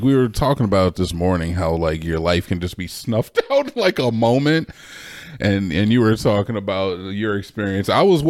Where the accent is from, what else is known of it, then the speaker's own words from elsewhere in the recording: Ohio, United States; Bro, you got the wrong guy. I don't know. I'm from Ohio.